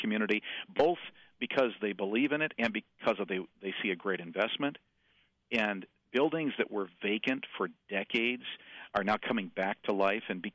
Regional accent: Grand Haven, Michigan, United States; You know, I grew up in West Michigan in this idyllic little beach town right on Lake Michigan

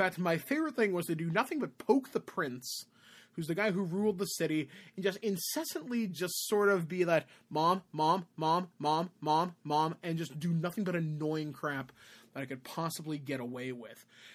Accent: Cape Croker, Ontario, Canada; how the werewolves near Cape Croker, which is where I am from, I'm native Canadian

